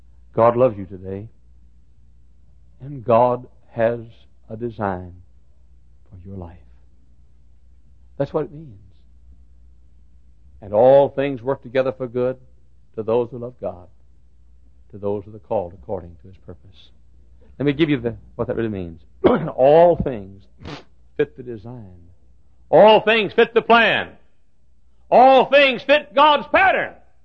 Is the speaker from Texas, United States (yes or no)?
yes; Dallas, Texas, United States; also born or lived in Italy, Texas; From the day that I was born in Italy, Texas. And at a year of age was moved to Dallas. To that little two-room shack we had out on Ann Arbor Street with an outhouse and a wood stove and a dipper and a bucket of water.